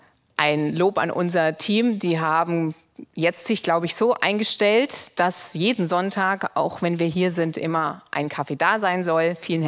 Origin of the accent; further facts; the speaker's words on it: Heilsbronn, Bavaria, Germany; also born or lived in Nuremberg; In Nürnberg bin ich geboren und in der Nähe von Nürnberg in einem kleinen Ort namens Heilsbronn groß geworden.